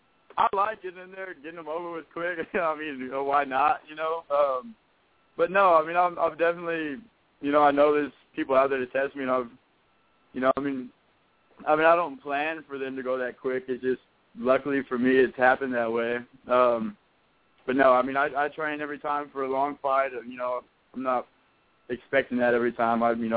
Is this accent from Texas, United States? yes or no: yes; San Marcos, Texas, United States; I'm from San Marcos.